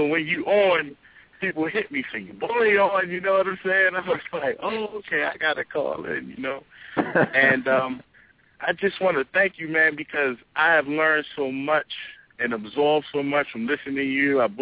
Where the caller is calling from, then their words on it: Baltimore, Maryland, United States; I'm calling from Baltimore, Maryland.